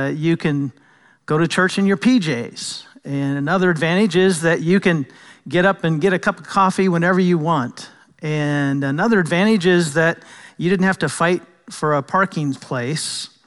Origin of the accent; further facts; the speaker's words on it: United States; You know, it's also difficult for me because I'm an American